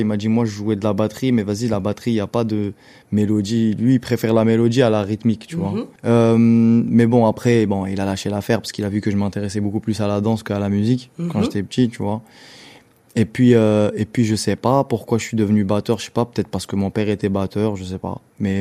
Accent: Algeria; Parce que je suis né en Algérie, j'ai grandi en Algérie

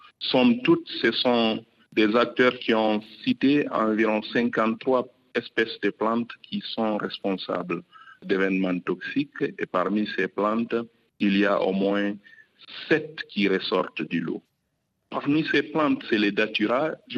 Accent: Guinea; Et par exemple, nous, chez nous, en Guinée

